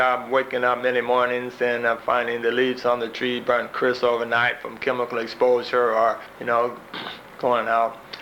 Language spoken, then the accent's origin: English; North Richmond, California, United States; You know, like anyone born and raised in North Richmond, we know that there was environmental problems there, you know, whole lifetime.